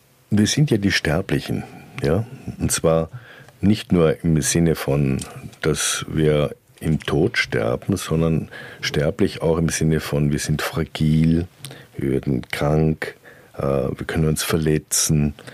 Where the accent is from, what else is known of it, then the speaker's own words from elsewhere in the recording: Germany; born there; ich bin in der DDR geboren